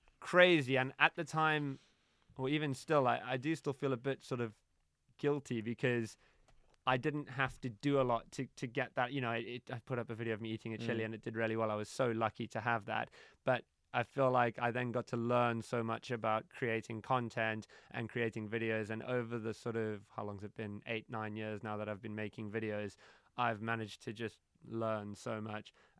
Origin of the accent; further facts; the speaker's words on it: Knysna, Western Cape, South Africa; Look at that header. I think that's Knysna, my hometown.